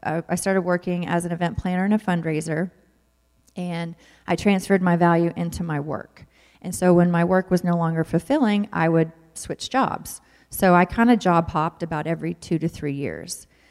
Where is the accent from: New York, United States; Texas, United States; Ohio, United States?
Texas, United States; DeSoto; I grew up in DeSoto, Texas, just South Dallas.